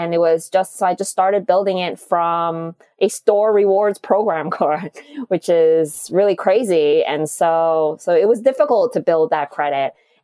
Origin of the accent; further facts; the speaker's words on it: Montreal, Quebec, Canada; also born or lived in Asia; now in United States; I'm originally from Montreal, worked in Asia. And then when I moved to the US